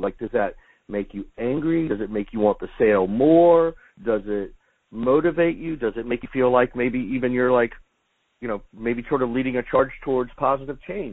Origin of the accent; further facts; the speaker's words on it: the South, United States; moved away; I'm a Caucasian male, right? I grew up in the South and left for obvious reasons.